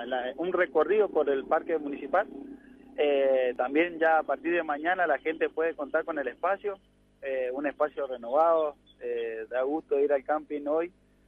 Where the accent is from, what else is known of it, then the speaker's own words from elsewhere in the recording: Rama Caída, Mendoza, Argentina; Nosotros, gracias a Dios, somos nacidos y criados en Rama Caída y hemos disfrutado esta plaza de niños.